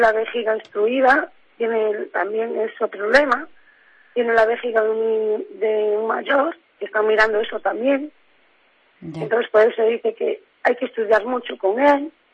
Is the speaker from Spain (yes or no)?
yes; Ferrol, Galicia, Spain; porque soy de Ferrol, somos de Ferrol